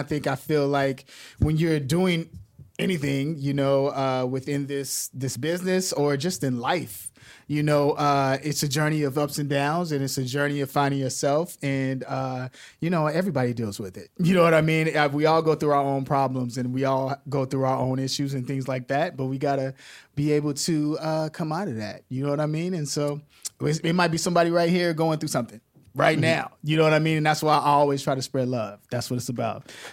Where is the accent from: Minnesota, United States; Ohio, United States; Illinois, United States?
Illinois, United States; Chicago; I make burgers, too. I'm from Chicago. Shout out to Chicago.